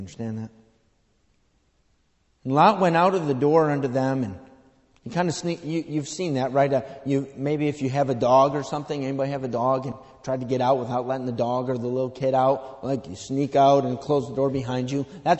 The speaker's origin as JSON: {"language": "English", "town": "Irondequoit", "region": "New York", "country": "United States", "tie": "born or raised there", "said": "I grew up in East Irondequoit. Went to Eastridge High School."}